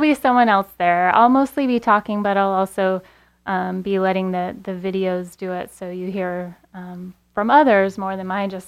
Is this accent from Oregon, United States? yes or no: no; Chico, California, United States; I've been back in Chico for about 2 years, my hometown, happy to be back